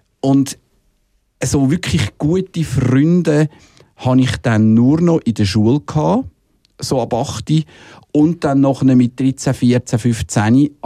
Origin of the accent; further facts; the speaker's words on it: Winterthur, Zurich, Switzerland; ich bin in Winterthur aufgewachsen, die ersten 7 Jahre.